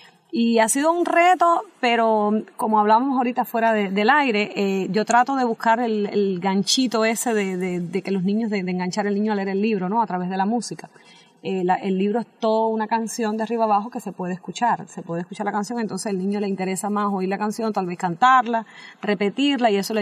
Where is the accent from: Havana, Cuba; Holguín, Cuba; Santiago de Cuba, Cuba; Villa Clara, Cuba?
Santiago de Cuba, Cuba; Palma Soriano; Soy de Palma Soriano, en Santiago de Cuba, Palma Soriano, la tierra de la gente fuerte.